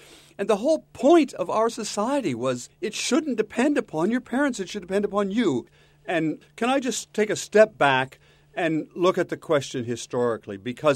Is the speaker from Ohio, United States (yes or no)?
yes; Port Clinton, Ohio, United States; Whereas when you're growing up in Port Clinton in the 1950s, most of my friends, actually, my dad was a small businessman